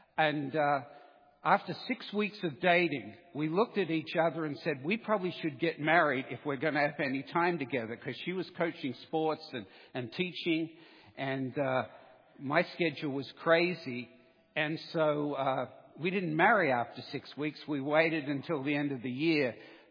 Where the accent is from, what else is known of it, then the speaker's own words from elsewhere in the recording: Australia; accent: Australian; moved away as an adult; If you're wondering where the accent's from, I'm an Australian by birth.